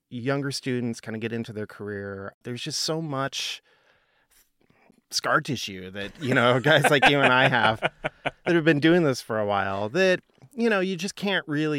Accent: Portland, Oregon, United States; And then I worked in the film industry in Portland, my hometown, for a bit.

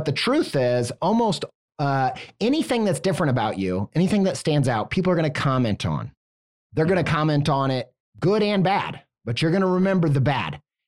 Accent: Midwest, United States; And, you know, honestly, I come from the Midwest. You know, I think that potentially even growing up in the Bible Belt religious kind of community

